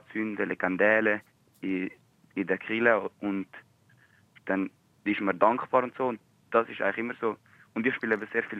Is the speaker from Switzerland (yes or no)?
no; Italy; German is a second language; Es ist eigentlich so Tradition bei uns in Italien, ist das Tradition.